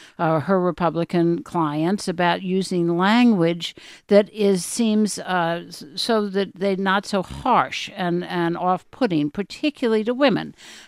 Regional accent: Louisiana, United States; Also, even going to Louisiana, my home state, and going to the flood zone

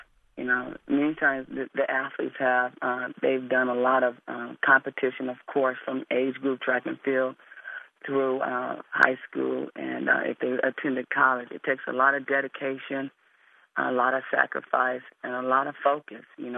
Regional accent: Compton, California, United States; I'm from Compton, California, and I was taken out of my home in Compton and placed in an asthmatic home.

